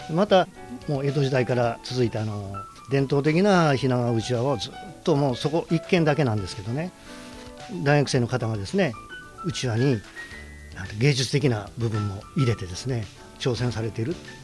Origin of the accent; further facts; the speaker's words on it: Yokkaichi, Mie, Japan; 私この地元四日市で生まれ育ってですね、今年で古希になるんですけども